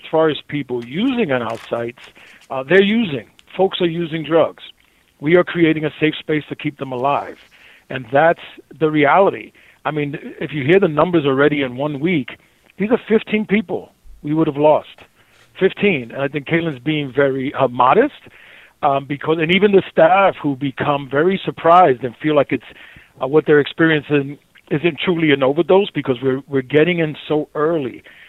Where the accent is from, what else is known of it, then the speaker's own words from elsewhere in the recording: New York City, New York, United States; I grew up on the Lower East Side in the 70s. You can't tell me about a pandemic of drug use. I grew up, walking the streets of Avenue B and Avenue C and walking over bodies at times.